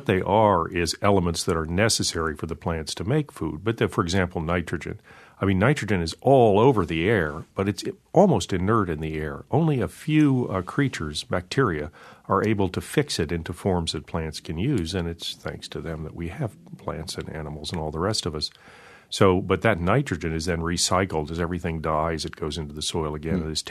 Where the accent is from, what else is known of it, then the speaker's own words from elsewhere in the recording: California, United States; I was brought up in California, and I spent a lot of time, most of my time, outdoors. I spent all summer hiking the Sierra.